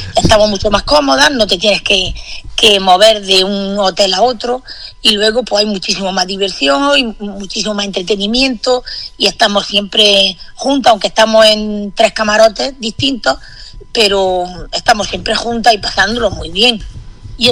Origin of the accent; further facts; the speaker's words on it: Lubrín, Andalusia, Spain; born there; Yo nací en Lubrín.